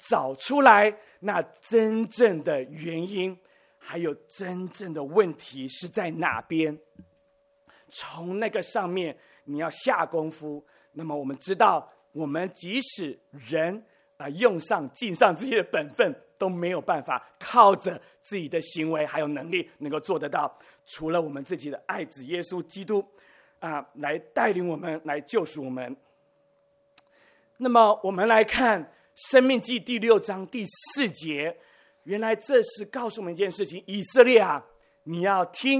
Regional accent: southern Taiwan, Taiwan; 我记得在我中学的时候，那个时候我是在台湾，那么台湾我是南部人哦，但是我的国语还可以啊，不是很带有这个闽南腔哦。

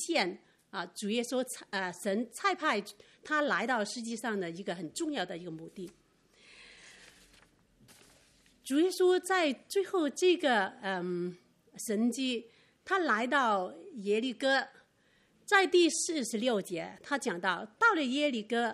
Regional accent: Hong Kong; 我是香港人呢

